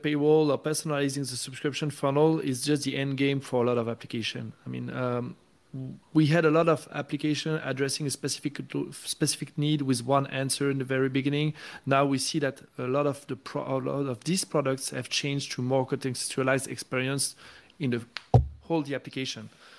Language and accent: English; France; My home country in France, you need to disclose.